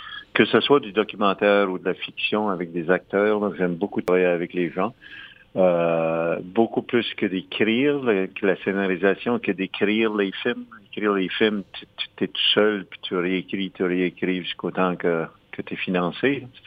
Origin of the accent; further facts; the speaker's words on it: Nova Scotia, Canada; je suis originaire de la Nouvelle-Écosse puis je voulais absolument filmer notre congrès.